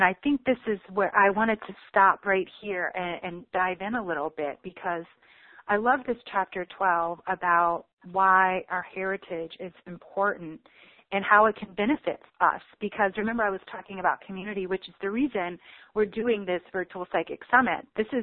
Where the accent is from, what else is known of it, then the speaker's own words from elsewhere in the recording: Chicago, Illinois, United States; I was one of those people who was, oh, no, I'm not from there. I'm from Chicago. It's okay. When I was traveling in Europe, yeah, I'm from Chicago.